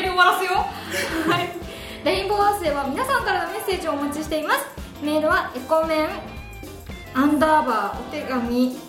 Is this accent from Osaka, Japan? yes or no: no; Chiba, Japan; 生まれも育ちも千葉県だけども、